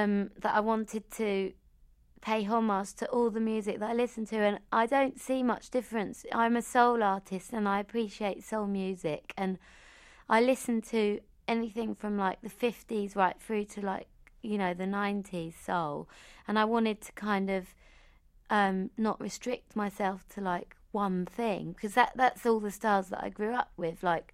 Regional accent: Dalston, London, United Kingdom; I'm from Dalston.

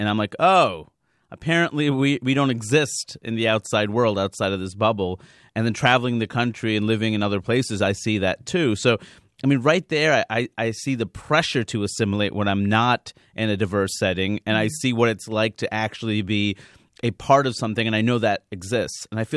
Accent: Queens, New York, United States; I mean, growing up in Queens, I think for a lot of us, that's a no-brainer.

